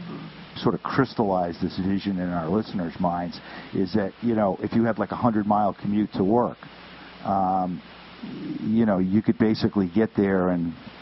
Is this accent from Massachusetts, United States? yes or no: yes; Massachusetts, United States; I know I'm from New England. I'm from Massachusetts.